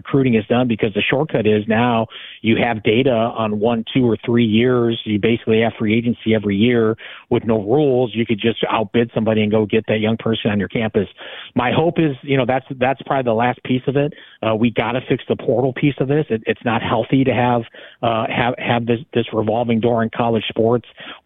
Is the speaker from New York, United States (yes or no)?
no; Cleveland, Ohio, United States; and we're all from Cleveland. We all recognize how important high school sports in our hometown is